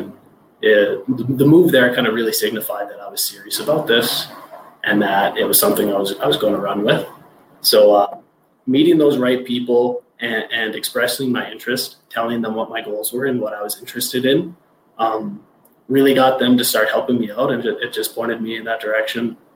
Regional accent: Calgary, Alberta, Canada; But growing up in Northwest Calgary, interest in sports, it was just kind of a sporty area.

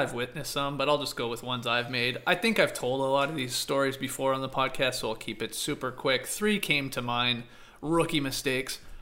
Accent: England, United Kingdom; I'm from England.

